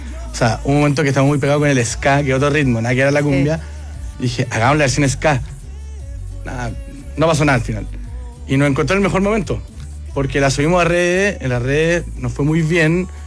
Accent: Viña del Mar, Valparaíso, Chile; No, somos de Viña.

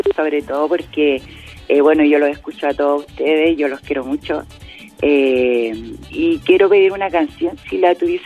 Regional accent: Temuco, Araucanía, Chile; born there; now in Lirquén, Chile; Yo nací en Temuco y después mi mamá me trajo a estos lados. Pero yo ¿ya? me vine acá hace 26 uh-huh, años

